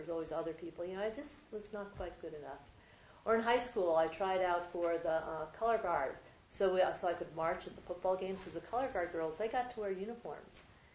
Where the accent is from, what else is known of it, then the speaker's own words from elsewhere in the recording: New Jersey, United States; Because see, when I grew up, growing up in New Jersey